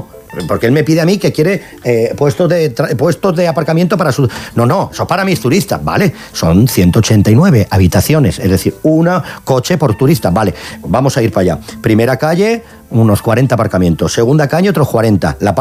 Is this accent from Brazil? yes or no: no; Vitoria, Basque Country, Spain; mi tierra, Vitoria, mi tierra, donde tengo toda la familia